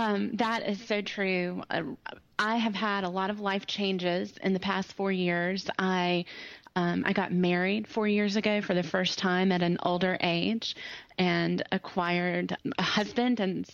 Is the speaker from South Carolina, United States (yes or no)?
yes; Greenville, South Carolina, United States; also born or lived in Ohio; Oh, I'm from Greenville, South Carolina. My accent, I was born in Ohio, so this accent was developed, but I've lived in Greenville for a long time now, 30-something years on and off.